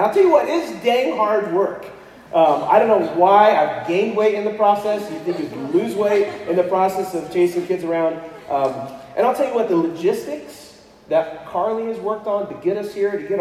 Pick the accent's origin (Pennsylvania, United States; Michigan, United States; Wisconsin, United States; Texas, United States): Texas, United States; Houston; also born or lived in California; I'm California born, but I was Texas raised. I grew up in Houston, so not too far away from some of you Eastern New Mexicans.